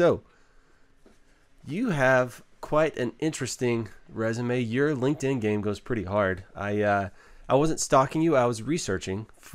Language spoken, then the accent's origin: English; Waco, Texas, United States; you were in Fort Hood, and I grew up in Waco, so you weren't too far from me.